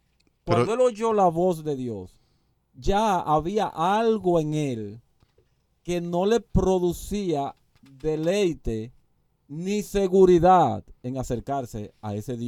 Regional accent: Dominican Republic; Como dominicanos, nosotros sabemos muy bien lo que es tener un expediente malo.

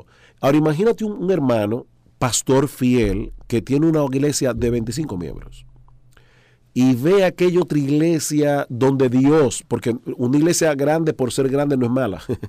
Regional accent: San Juan de la Maguana, San Juan, Dominican Republic; born there; Ah, mi pueblo. ¿Tu ahí fue donde yo nací, sí, San Juan de la Maguana.

